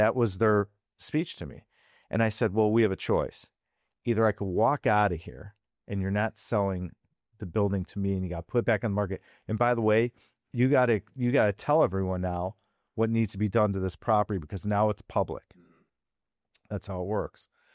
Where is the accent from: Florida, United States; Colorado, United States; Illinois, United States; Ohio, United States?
Illinois, United States; Chicago; growing up in Chicago, all the biggest icons in commercial real estate were from Chicago.